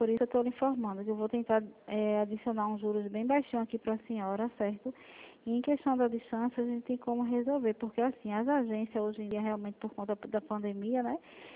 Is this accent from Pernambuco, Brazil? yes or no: yes; Pernambuco, Brazil; eu sou de Pernambuco.